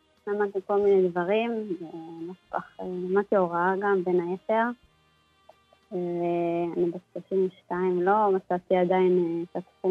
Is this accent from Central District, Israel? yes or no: yes; Yehud, Central District, Israel; born there; נולדתי ביהוד בחשוון, בתשמ"ז.